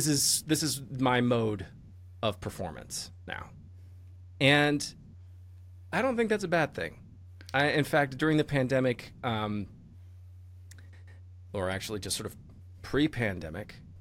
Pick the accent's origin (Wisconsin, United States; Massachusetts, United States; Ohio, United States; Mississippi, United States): Massachusetts, United States; now in Chicago, United States; mainly because I'm from Massachusetts, and so spending time in Boston, there's sort of a very familiar environment or attitude with Chicago and Boston people.